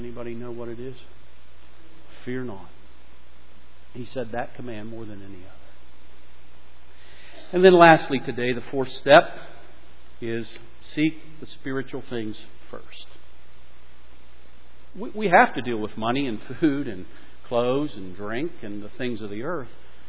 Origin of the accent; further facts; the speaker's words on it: Pennsylvania, United States; growing up in Western Pennsylvania, I grew up with it and I own it.